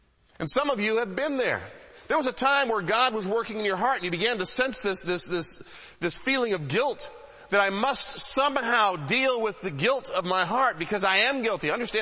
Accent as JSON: {"language": "English", "town": "Detroit", "region": "Michigan", "country": "United States", "tie": "born or raised there", "said": "I grew up in the Metro Detroit area, far enough out to be safe, but close enough so I could go to a Tiger ball game if I wanted to."}